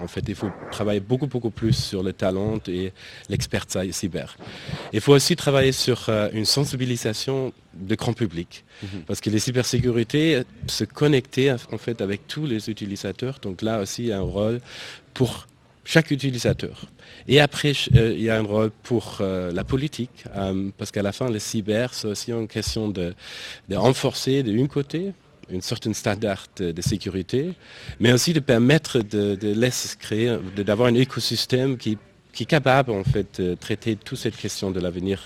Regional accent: Germany; Donc moi je viens d'Allemagne, mais aussi j'étais il y a 2 semaines en Rwanda, en Afrique de l'Est

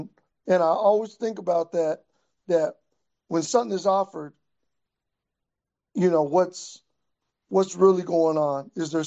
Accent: San Diego, California, United States; born there; now in Los Angeles, United States; I was born in San Diego, and I've lived here for 30 years

